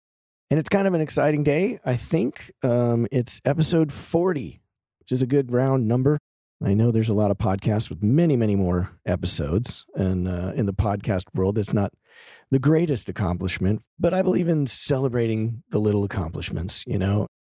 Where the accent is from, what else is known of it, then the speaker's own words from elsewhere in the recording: Denver, Colorado, United States; And I grew up in Denver, so the Chiefs are always a rival. So sorry, Denver folks.